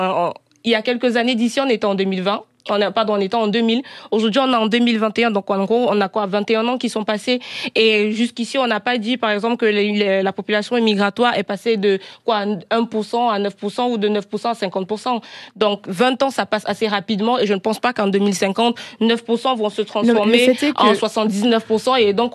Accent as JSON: {"language": "French", "country": "Cameroon", "said": "on a une histoire, nous, le Cameroun, on a une histoire qu'on partage d'une certaine manière avec la France"}